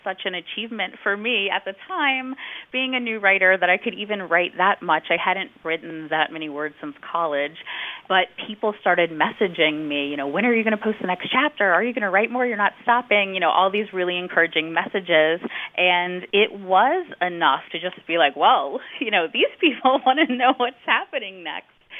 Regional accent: New Orleans, Louisiana, United States; So I didn't know a ton about fantasy, but I grew up in New Orleans. I love ghost stories.

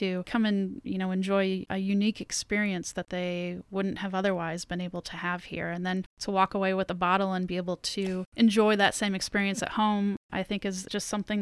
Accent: Fort Wayne, Indiana, United States; The majority of us who work at the distillery are born and raised in Fort Wayne

